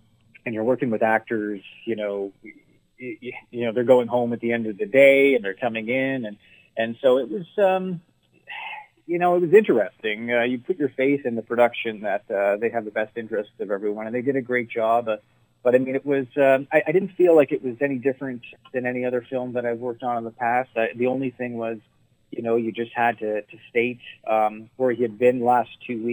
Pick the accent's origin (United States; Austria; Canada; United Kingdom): Canada; Cape Breton, Nova Scotia; they know where their roots lie, and that's at home in Cape Breton. And you know, I'll be a Cape Bretoner till the end